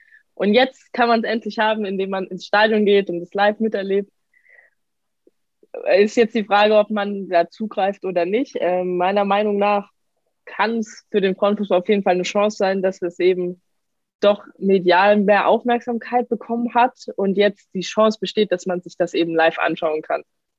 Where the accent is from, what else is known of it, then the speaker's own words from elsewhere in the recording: Karlsruhe, Baden-Württemberg, Germany; ich komme aus Karlsruhe und das sind so 2,5-3 Stunden Fahrt nach München.